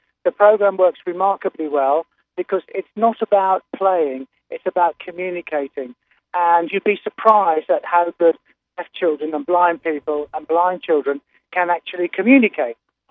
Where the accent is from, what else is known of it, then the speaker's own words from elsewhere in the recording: Birmingham, West Midlands, United Kingdom; I actually tried it out in my hometown, Birmingham, which is in the Midlands.